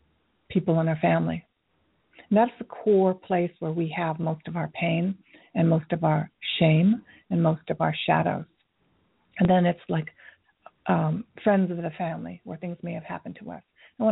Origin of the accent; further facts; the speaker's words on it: Tokyo, Japan; You know, I grew up in Tokyo during the Vietnam War, so in the 60s